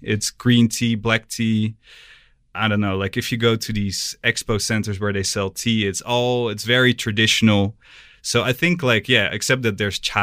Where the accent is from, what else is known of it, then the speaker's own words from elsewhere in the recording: Amsterdam, North Holland, Netherlands; Yeah, and I'm actually from Amsterdam.